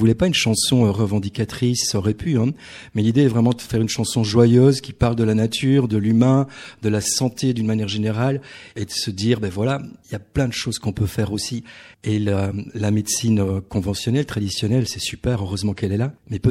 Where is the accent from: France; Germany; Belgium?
Belgium; Rendeux, Wallonia; tous les Belges sont venus à Rendeux, je viens de Rendeux, enregistrer les instruments